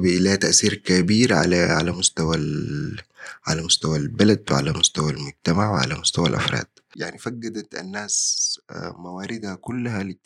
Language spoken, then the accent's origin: Arabic; Sudan; نحن كسودانيين أو كمجتمع سوداني يعني مرتبطين اجتماعيا ببعض